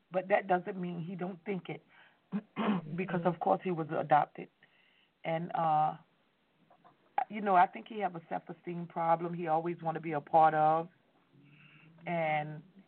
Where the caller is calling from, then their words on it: Brooklyn, New York, United States; I'm calling from Brooklyn, New York.